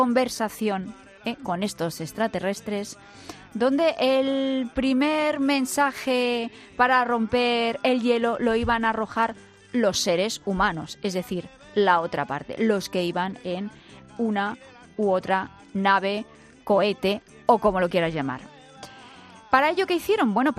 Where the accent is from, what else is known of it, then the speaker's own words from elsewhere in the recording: Madrid, Community of Madrid, Spain; todo lo que somos los madrileños.